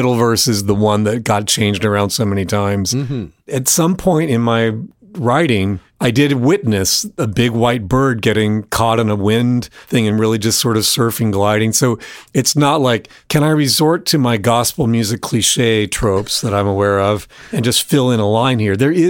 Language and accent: English; North Carolina, United States; my hometown in North Carolina had been devastated by Hurricane Helene